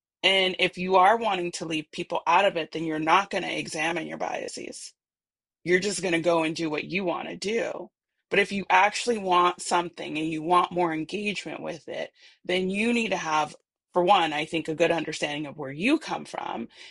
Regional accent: United States; I'm a woman. I'm a Black woman. I'm from the United States, right?

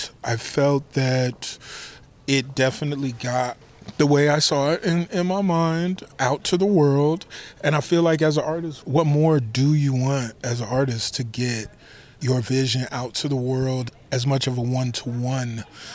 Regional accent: Chicago, Illinois, United States; Because as a Chicagoan, you'll see a newspaper dispenser for a newspaper that's not there anymore.

